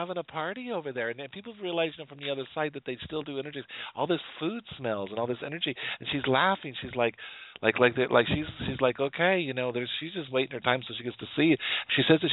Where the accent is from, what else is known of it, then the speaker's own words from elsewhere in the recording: Wyoming, United States; I forgot after living in Florida how cold outside could be, you know, with these other weather. I'm from Wyoming.